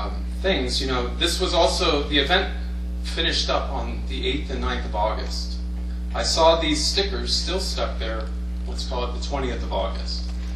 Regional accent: Ohio, United States; now in Bethlehem, United States; I went to school in Ohio. I'm originally from Ohio, but I've lived here in Bethlehem for 10 years.

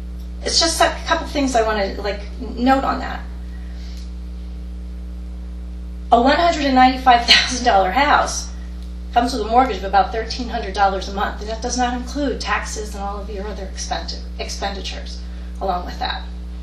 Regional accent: Catasauqua, Pennsylvania, United States; I grew up in Catasauqua. I grew up with government cheese and butter. I mean, I know what it's like to be poor and have homemade clothes.

